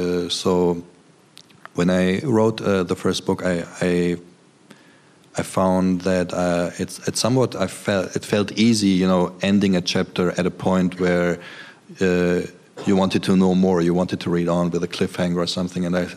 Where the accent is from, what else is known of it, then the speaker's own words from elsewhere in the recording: Germany; also born or lived in Turkey; But most of them were either very small when they came to Germany like me, or they were born there.